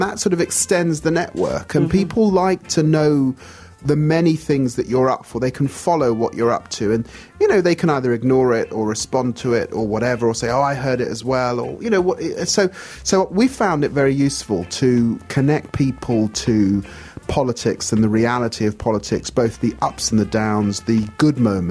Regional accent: London, United Kingdom; So I'm a Londoner. London remains hugely, hugely important.

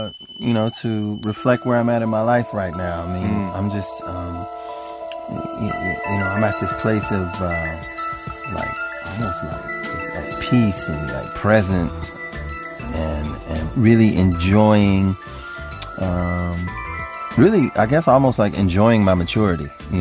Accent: Milwaukee, Wisconsin, United States; I went back home to my hometown of Milwaukee, and I just you know, I really wanted to just go back to my roots while making this record

